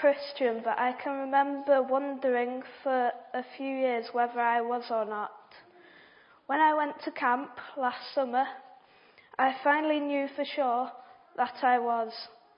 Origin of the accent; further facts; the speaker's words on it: Peterborough, East of England, United Kingdom; born there; I was born in Peterborough in England.